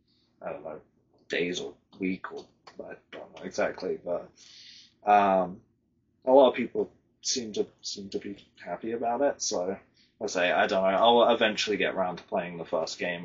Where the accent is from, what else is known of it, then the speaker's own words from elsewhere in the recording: United Kingdom; Because I'm British.